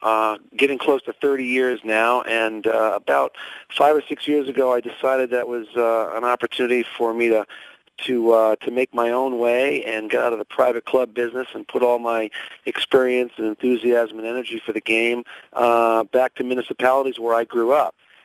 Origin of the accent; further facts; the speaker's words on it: Newburyport, Massachusetts, United States; Actually, I'm from Newburyport, Mass.